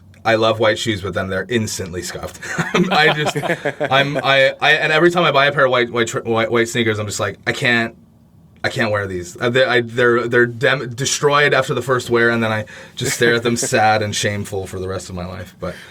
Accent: Canada; And then, you know, being a Canadian, being

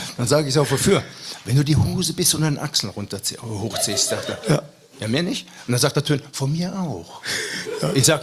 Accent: North Rhine-Westphalia, Germany; Ich bin Ruhrpottler durch und durch, und ja, ich vermisse diese Sprache, ich vermisse diese Menschen, diese offene Ehrlichkeit.

